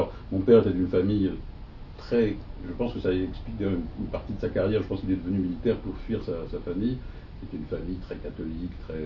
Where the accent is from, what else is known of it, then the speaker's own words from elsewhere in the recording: Boulogne-Billancourt, Île-de-France, France; born there; je suis né à Boulogne, sur Boulogne-Billancourt, quoi, Boulogne, dans la banlieue parisienne.